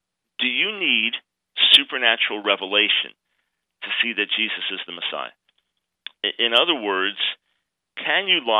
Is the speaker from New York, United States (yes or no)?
yes; New York, United States; I was born in New York City, raised on Long Island.